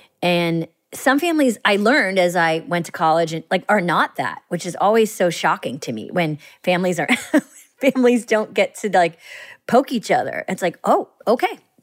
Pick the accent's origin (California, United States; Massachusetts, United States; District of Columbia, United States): Massachusetts, United States; Boston; Yeah, people think I'm from the Midwest a lot because also with Parks and Rec, their head goes to Indiana, so they think I'm like a Chicago...